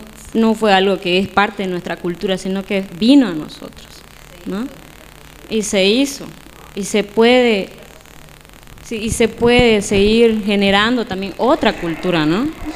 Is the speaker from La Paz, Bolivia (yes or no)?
no; Beni, Bolivia; Yo soy del Beni, por ejemplo